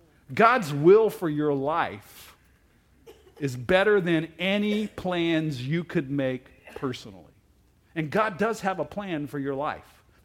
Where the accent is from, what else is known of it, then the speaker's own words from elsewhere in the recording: Hamilton, Ohio, United States; and I grew up in Hamilton, Ohio. A lot of immigrants from Kentucky came up in earlier years, and you know, so it influences your speech patterns.